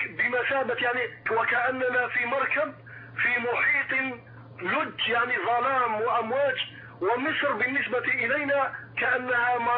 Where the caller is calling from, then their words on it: Algeria; أخي الكريم من الجزائر.